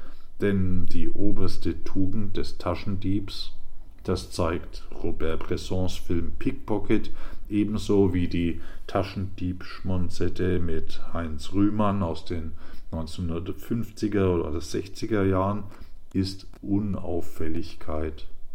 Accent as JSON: {"language": "German", "country": "Germany", "tie": "born or raised there", "said": "In meiner alten Heimat Deutschland muss man sich da schon mehr vorsehen."}